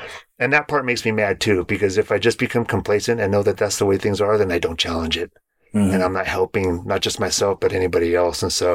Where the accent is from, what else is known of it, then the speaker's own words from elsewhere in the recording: San Jose, California, United States; I'm not this exact same person as I was when I grew up in Berryessa and Alum Rock in San Jose.